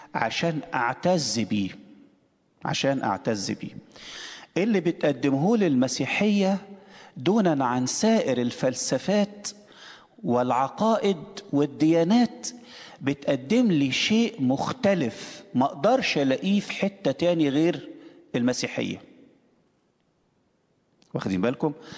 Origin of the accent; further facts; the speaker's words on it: Egypt; وعرفت إن أنا يعني من مصر وأرثوذكسي وكده،